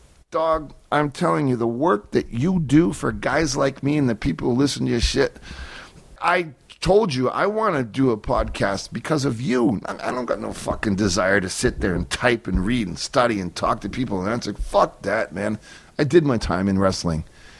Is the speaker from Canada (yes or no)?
yes; Thunder Bay, Ontario, Canada; born there; I was born in Thunder Bay, Ontario.